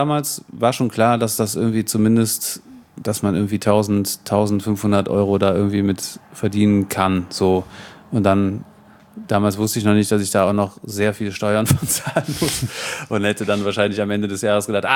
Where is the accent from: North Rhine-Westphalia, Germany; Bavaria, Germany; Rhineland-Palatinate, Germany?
North Rhine-Westphalia, Germany; also born or lived in Cologne; Aber aufgewachsen im Bergischen Land, ja.